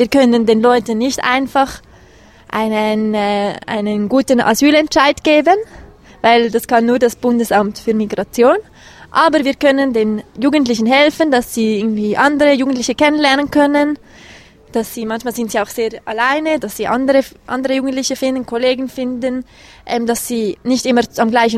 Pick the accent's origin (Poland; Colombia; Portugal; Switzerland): Switzerland; Zurich; first language Zurich German; Ich komme aus Zürich und ich wohne jetzt auch noch in Zürich.